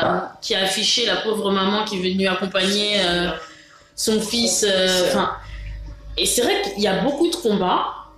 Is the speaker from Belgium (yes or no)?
no; France; c'est vrai, on est français, mais bon, on n'est pas vraiment français